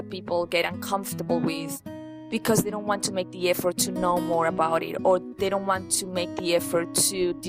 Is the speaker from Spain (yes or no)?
yes; Spain; I am originally from Spain.